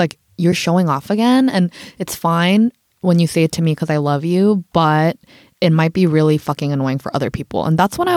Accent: Hong Kong; because I grew up in Hong Kong

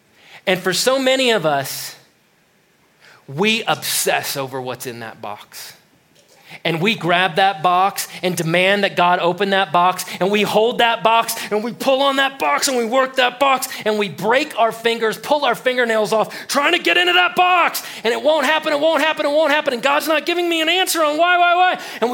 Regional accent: Texas, United States; I'm from Texas. And in Texas, after you get your high school diploma, they give you a wife.

